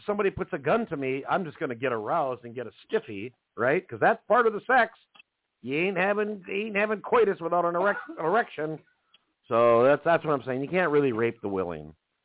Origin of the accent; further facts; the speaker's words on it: Minnesota, United States; Yeah, you know, we're from Minnesota too, so it doesn't take long before you get acclimated and used to the place you're at.